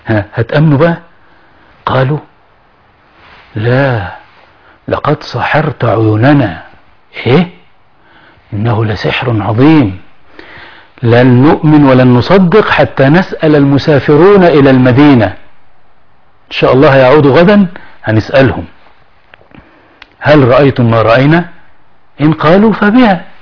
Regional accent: Egypt; ما هي دي لهجتنا كمصريين.

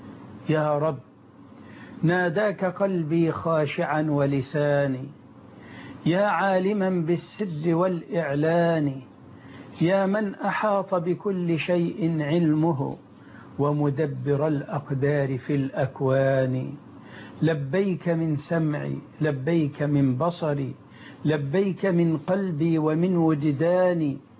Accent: Egypt

